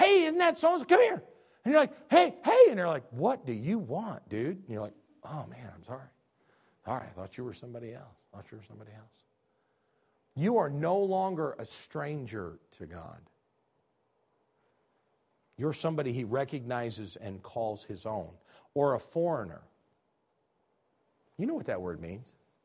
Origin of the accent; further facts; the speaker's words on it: Illinois, United States; Now, I'm from Illinois.